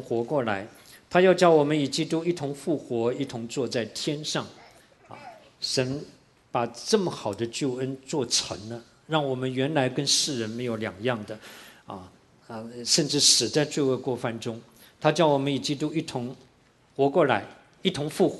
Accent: Taiwan; 我在台湾长大从来没碰过这种温度

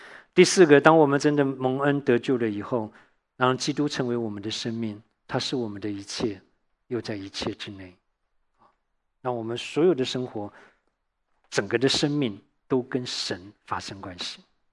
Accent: Taiwan; 我从小在台湾

